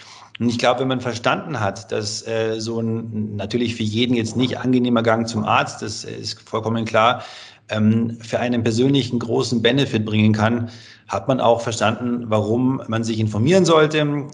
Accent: Munich, Bavaria, Germany; now in Freiburg, Germany; in München, wo ich herkomme

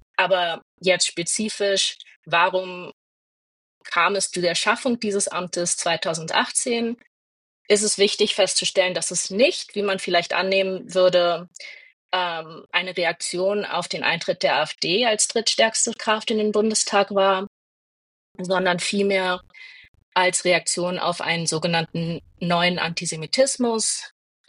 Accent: Berlin, Germany; bin Berlinerin

